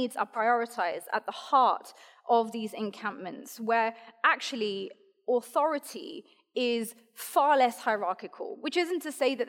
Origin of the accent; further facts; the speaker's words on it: France; moved away; both in this country, but also my country of origin, France, despite my accent, that is the one.